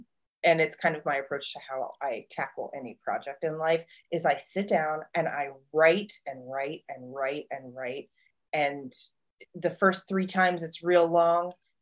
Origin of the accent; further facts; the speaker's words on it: Kuwait; Growing up in Kuwait with a lot of British friends